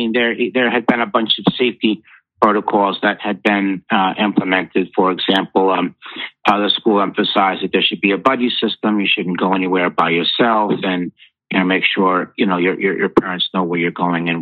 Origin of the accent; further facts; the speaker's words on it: Peekskill, New York, United States; I grew up in Peekskill, which is a suburb of Westchester, which was middle class and ethnically diverse.